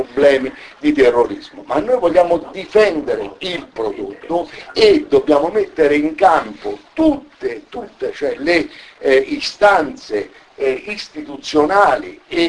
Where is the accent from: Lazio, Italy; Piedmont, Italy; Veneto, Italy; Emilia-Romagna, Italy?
Lazio, Italy; Rieti; io vengo dalla provincia di Rieti, ho fatto l'assessore all'agricoltura in provincia di Rieti, una provincia vicina